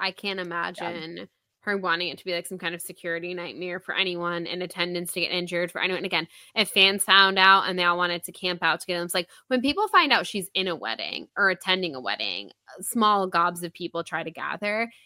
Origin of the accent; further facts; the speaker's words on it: United States; which may I just say that as an American, sorry, it's unfortunate most of the time.